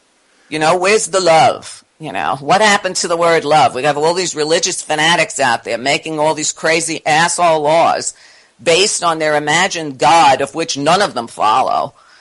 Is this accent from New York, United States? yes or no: yes; Brooklyn, New York, United States; I grew up in East New York in Brooklyn. And at the time, it was primarily black.